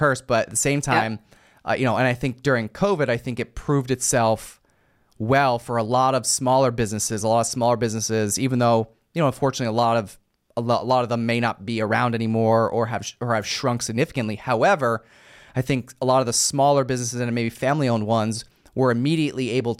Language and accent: English; United States; where I'm from, my hometown, we're a very small, small town, we're only a few hours from New York City. We're only a couple hours from, Philadelphia type thing.